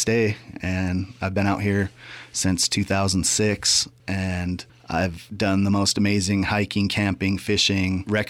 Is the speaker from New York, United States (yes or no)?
no; Grand Forks, North Dakota, United States; Well, I grew up in Grand Forks, North Dakota.